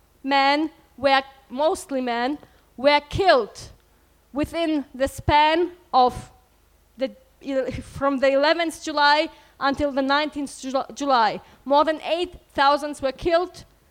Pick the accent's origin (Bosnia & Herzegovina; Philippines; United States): Bosnia & Herzegovina; English is a second language; In the year of 1992, a terrible war started in my home country, in Bosnia.